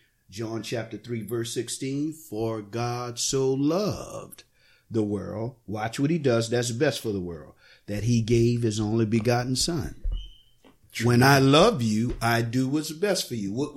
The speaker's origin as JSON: {"language": "English", "town": "New Orleans", "region": "Louisiana", "country": "United States", "tie": "born or raised there", "moved": "as an adult", "lives_now": "Lathrop, United States", "said": "I'm from New Orleans, Louisiana. Born and raised."}